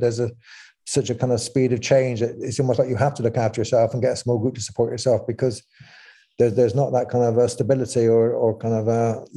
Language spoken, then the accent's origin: English; Bristol, South West England, United Kingdom; I grew up in Bristol